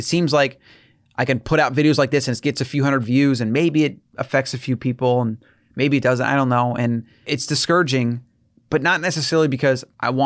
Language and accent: English; United States; I'm American, so the masses.